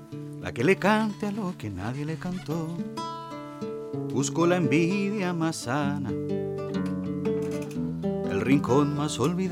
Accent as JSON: {"language": "Spanish", "town": "Santiago", "region": "Santiago Metropolitan Region", "country": "Chile", "said": "de Chile, de Santiago"}